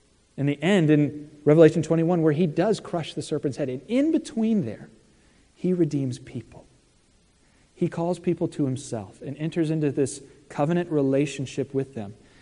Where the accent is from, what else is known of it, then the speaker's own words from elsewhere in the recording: Virginia, United States; I grew up in Virginia. I listen to country music.